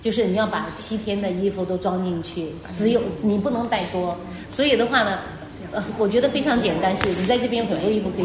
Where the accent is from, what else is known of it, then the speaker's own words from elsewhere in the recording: northern China, China; 像我们是南方人哈、啊，在长在北方